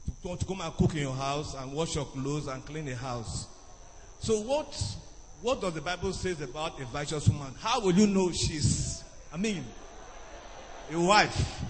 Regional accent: Uromi, Edo, Nigeria; I'm from Edo State, Uromi. Uromi, Edo State.

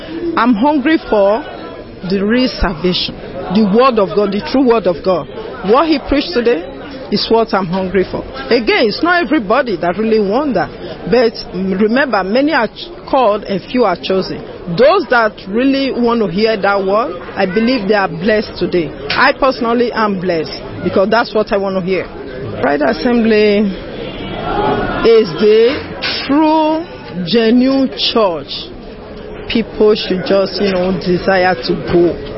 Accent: Toronto, Ontario, Canada; I'm from Canada, Toronto, Canada.

